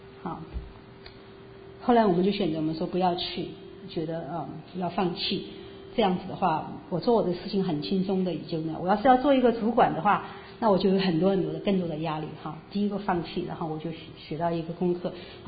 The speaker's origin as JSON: {"language": "Chinese", "country": "China", "said": "我们从大陆来的都是这种训练的，"}